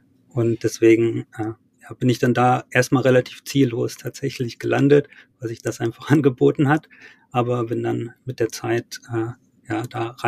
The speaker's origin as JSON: {"language": "German", "town": "Wolfenbüttel", "region": "Lower Saxony", "country": "Germany", "said": "auch vielleicht perspektivisch auch aus Wolfenbüttel, wo ich herkomme, rauskommen."}